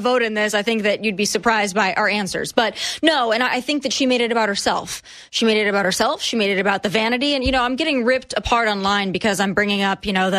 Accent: Rapid City, South Dakota, United States; shot, by the way, in my hometown of Rapid City, South Dakota, by Mount Rushmore.

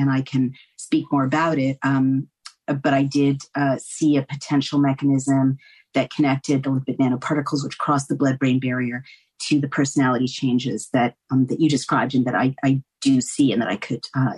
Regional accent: San Francisco, California, United States; I will just preamble this by saying I grew up in San Francisco.

